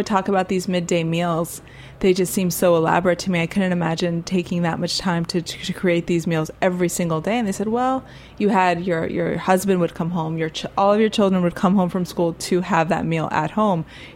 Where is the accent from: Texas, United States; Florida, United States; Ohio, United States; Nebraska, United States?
Florida, United States; Miami; now in New York, United States; living in New York after growing up in Miami, not necessarily having like central air